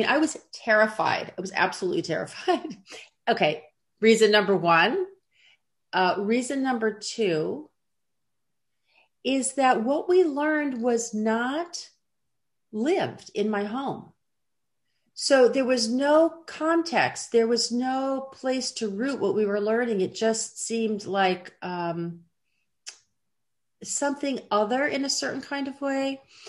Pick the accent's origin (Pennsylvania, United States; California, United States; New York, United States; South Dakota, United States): California, United States; So I grew up in Los Angeles County, and I grew up in a Reform family. So I was born in 1960